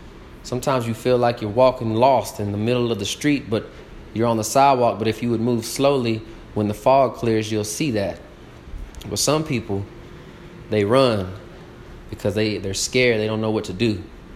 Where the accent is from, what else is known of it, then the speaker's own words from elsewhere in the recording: Lubbock, Texas, United States; this is a West Texas thing, baby. I'm born and raised in Lubbock, Texas